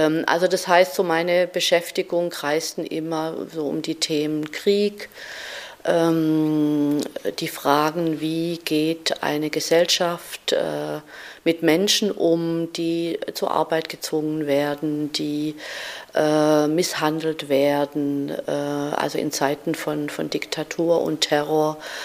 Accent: Stuttgart, Baden-Württemberg, Germany; Also zum Beispiel in meiner Heimatstadt über Stuttgart im Zweiten Weltkrieg

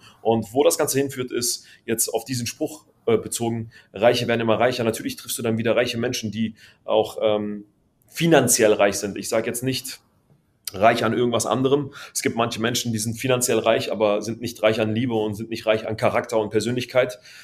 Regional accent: Palestine; German is a second language; Vor allem ich als Palästinenser

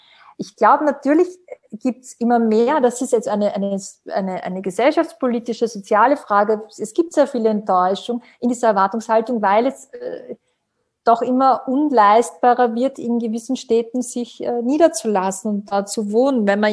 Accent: Klagenfurt, Carinthia, Austria; now in Vienna, Austria; ich komme aus Weidmannsdorf, das ist der Bezirk, der dort bei Minimundus und Wörthersee ist. Das ist halt, also ich bin aufgewachsen zwischen unbebauten Feldern und so.

